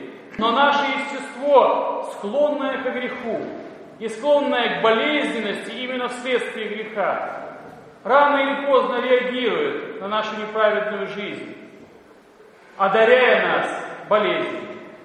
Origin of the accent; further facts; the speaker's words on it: Kyiv, Ukraine; Мы с вами знаем об этом, особенно большинство наших прихожан, коренные киевляне